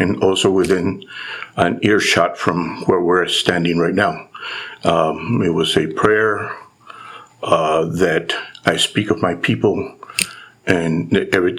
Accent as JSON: {"language": "English", "town": "San Antonio", "region": "Texas", "country": "United States", "tie": "born there", "said": "I was born in San Antonio."}